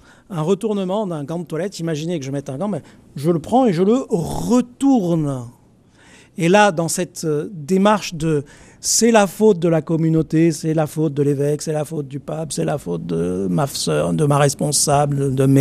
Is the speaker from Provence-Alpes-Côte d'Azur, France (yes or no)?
yes; Marseille, Provence-Alpes-Côte d'Azur, France; Je suis de Marseille, alors c'est mes références, j'ai appris ça à l'école primaire.